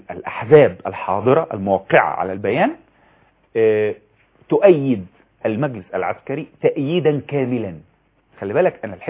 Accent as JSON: {"language": "Arabic", "country": "Egypt", "said": "الأمن عندنا في مصر هنا"}